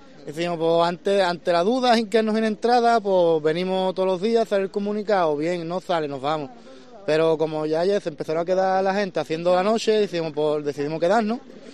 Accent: Barbate, Andalusia, Spain; yo soy de Barbate

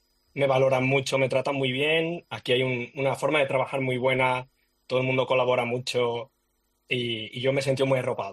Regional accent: Seville, Andalusia, Spain; Yo soy sevillano también, claro.

